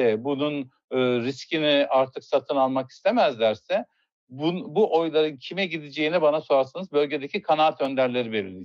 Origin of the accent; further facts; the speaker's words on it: Erzurum, Turkey; Mesela Erzurum'da tabii kısa kaldım memleketimde ama Erzurum'da gördüğüm kadarıyla